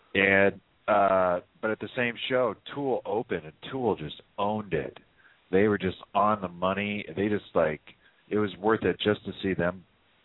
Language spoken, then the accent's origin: English; San Jose, California, United States; The rest of my time has been somewhere in the Bay Area, mostly in the South Bay. I grew up in San Jose.